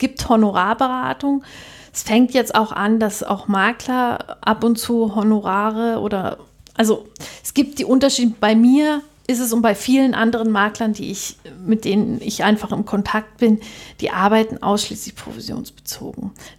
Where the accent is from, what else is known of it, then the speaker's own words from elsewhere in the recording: East Germany, Germany; als Ossi-Kind